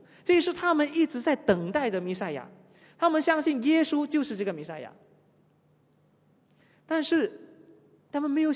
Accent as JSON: {"language": "Chinese", "region": "Kuala Lumpur", "country": "Malaysia", "said": "你知道我们吉隆坡人都有这种心态啊"}